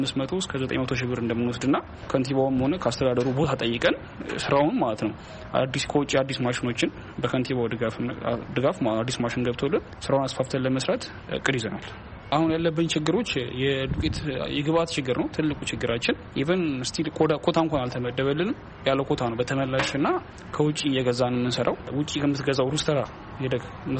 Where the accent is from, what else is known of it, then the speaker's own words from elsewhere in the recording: Dire Dawa, Ethiopia; ያው እኔ ተወልጄ ያደግኩት እዚሁ በድሬዳዋ ከተማ ሲሆን ያው ትምህርቴንም ከአንደኛ ደረጃ እስከ ሁለተኛ ደረጃ ድረስ በድሬዳዋ ከተማ ነው ጠናቀቅኩትኝ።